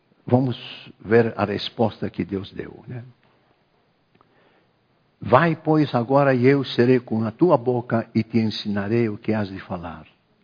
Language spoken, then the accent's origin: Portuguese; Egypt; Portuguese is a second language; moved away as an adult; now in Brazil; eu não falo mais o árabe como eu falava lá. Quando eu nasci e fui criado 18 anos vivendo no Egito, mas 50 anos no Brasil